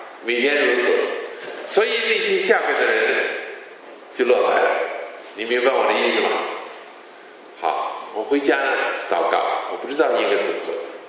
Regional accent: Hong Kong; 去年年底的时候，我有机会呢被邀请回香港讲道，我来自香港。

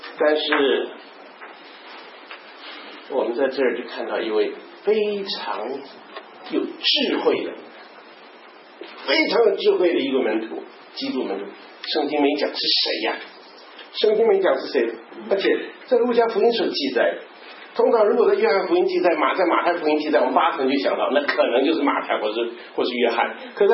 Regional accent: Taiwan; 我发现那是我家乡的，我觉得家乡有好几座山，那几座山我们称作火焰山，上面是光秃秃的

